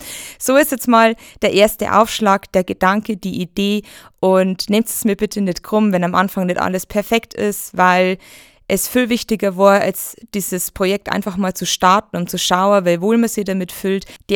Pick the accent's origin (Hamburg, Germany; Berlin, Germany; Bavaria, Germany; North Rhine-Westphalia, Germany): Bavaria, Germany; ich komme aus der Oberpfalz, wenn man vielleicht hört